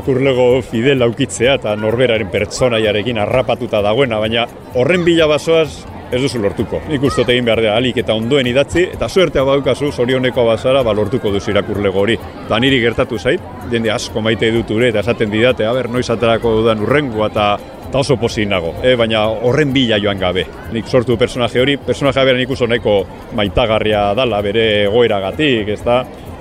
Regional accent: Basque Country, Spain; nire idazkera batua da jakina, baina batuaren barrua nahiko mendebaldekoa dala, zen bizkaitarra naiz, eta bai, Bizkaia aldera jotzen dugu oso batzutan.

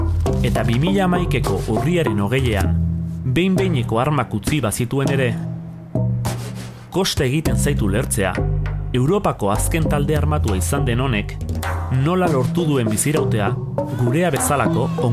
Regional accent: Oiartzun, Basque Country, Spain; now in Barcelona, Spain; eta oiartzuarra naiz jatorriz. Duela 8 urte egin nuen martxa Bartzelonara. Horren beste maite baina nolabait itotzen induen herri honetatik. Oiartzun, 10.000 biztanle inguruko herri bada. 8 auzo osatua

